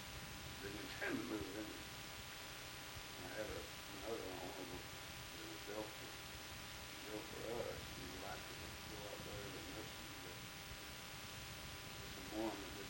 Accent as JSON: {"language": "English", "town": "Ballinger", "region": "Texas", "country": "United States", "tie": "born there", "said": "My family, I was born in Ballinger in 1913. My family lived over here in 1915."}